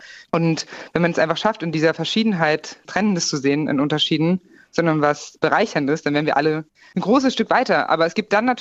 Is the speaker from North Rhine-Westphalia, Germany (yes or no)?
no; Magdeburg, Saxony-Anhalt, Germany; Also früher, als ich aufgewachsen bin in Magdeburg, lebte ich auch einfach in einem Bewusstsein von einem Deutschland mit 16 Bundesländern.